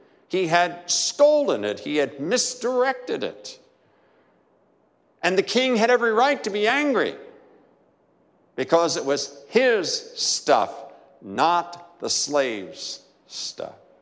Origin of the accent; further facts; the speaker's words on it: Martinsburg, West Virginia, United States; Growing up in Martinsburg, West Virginia, I had the opportunity to fish a time or two in a large, well, you wouldn't even call it a lake here